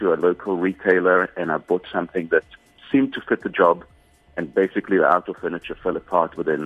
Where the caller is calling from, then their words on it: Cape Town, Western Cape, South Africa; I'm sitting in Cape Town.